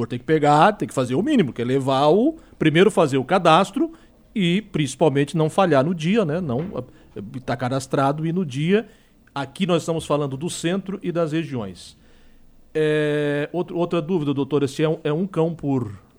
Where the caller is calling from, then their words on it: Bom Jesus, Brazil; resgatei um cachorro na rua, sou do Bom Jesus, se tem vaga.